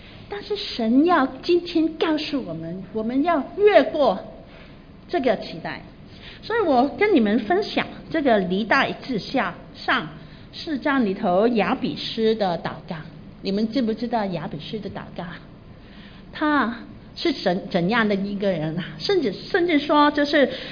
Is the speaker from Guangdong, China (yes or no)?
yes; Guangdong, China; 我们广东人说生个叉烧好过生你咁样